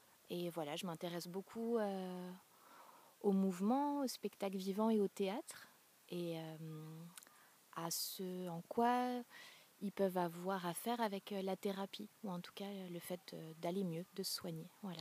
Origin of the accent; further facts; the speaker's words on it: Lyon, Auvergne-Rhône-Alpes, France; mais moi, je viens de Lyon.